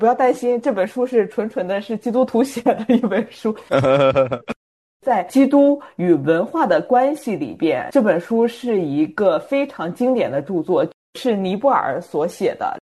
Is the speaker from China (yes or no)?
yes; China; 出于我们中国人的文化